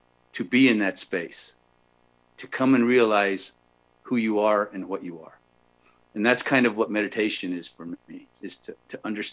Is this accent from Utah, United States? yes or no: yes; Salt Lake City, Utah, United States; also born or lived in Navajo Reservation; I was born on the Navajo Reservation, but raised in Salt Lake City area, away from my culture, language, and tradition.